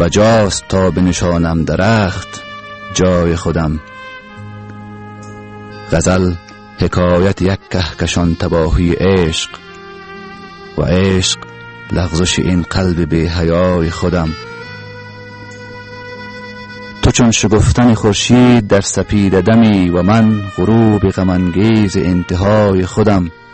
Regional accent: Kabul, Afghanistan; born there; در سال 1362 خورشیدی در کابل در یک خانواده فرهنگی به دنیا آمدیم. زادگاه اصلی ما چاه آب، یکی از مربوطات ولایت تخار است.

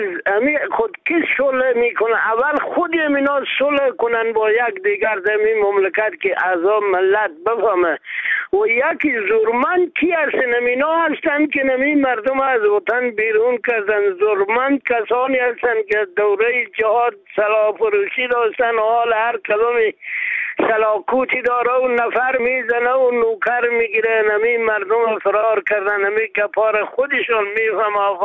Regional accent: Afghanistan; ای افغان ها، ما مسلمان هستیم، ما افغان هستیم.

